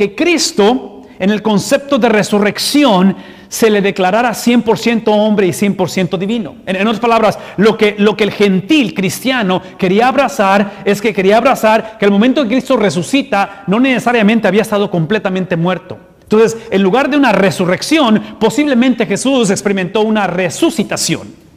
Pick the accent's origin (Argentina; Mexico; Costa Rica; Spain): Mexico; como en el caso de los que somos de México o los que somos de otros países.